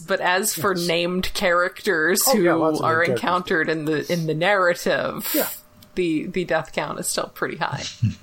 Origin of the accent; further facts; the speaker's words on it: United States; and I'm American, and I don't know. I don't like pop music